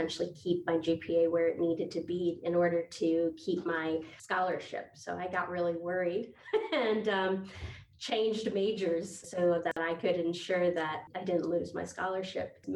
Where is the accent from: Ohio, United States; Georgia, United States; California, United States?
Ohio, United States; Columbus; born there; No, I was not. I was born in Columbus, Ohio.